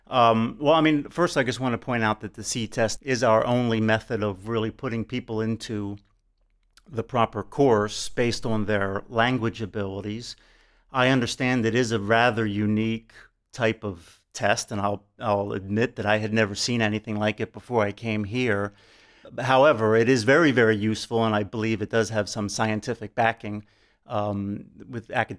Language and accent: English; United States; I'm from the United States.